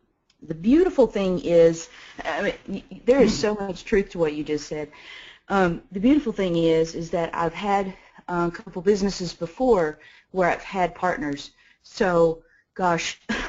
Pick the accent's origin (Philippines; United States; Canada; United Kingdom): United States; the South; and of course I'm from the South, so I'm going to have sayings